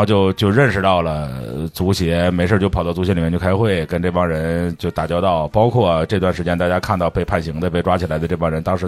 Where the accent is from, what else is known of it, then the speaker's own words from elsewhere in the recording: Tianjin, China; also born or lived in Hebei / Fujian; 祖籍山东，就是户口本上祖籍是山东，山东章丘，就是济南下的一个区。然后我生在河北和天津交界的那个地方，就天津最东边的县和唐山最西边的区交界那条线上，很复杂。我的户口在天津，但我身份证号是唐山的。